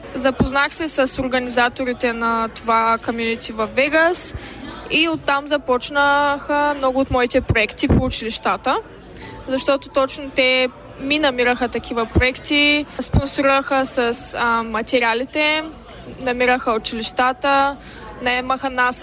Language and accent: Bulgarian; Ruse, Ruse Province, Bulgaria; moved away as an adult; also born or lived in Sofia; now in Las Vegas, United States; съм на 23 години и съм родена в София. Но цял живот живея в град Русе, България. През 2022 година аз и съпругът ми заминахме за щатите и се установихме в края на лятото на 2022 в Лас Вегас.